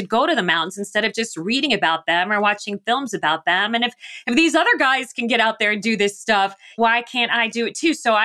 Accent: Phoenix, Arizona, United States; When I was younger, when I was a kid growing up in Phoenix, I was always very intrigued by the stories of the early Arctic and Antarctic explorers.

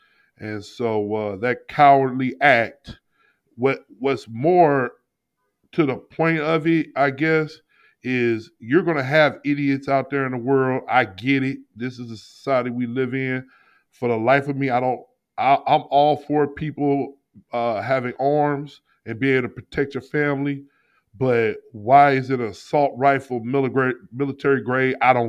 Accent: St. Louis, Missouri, United States; You being from Rochester, I'm from St. Louis, but we're all attached to Buffalo because that's our NFL team.

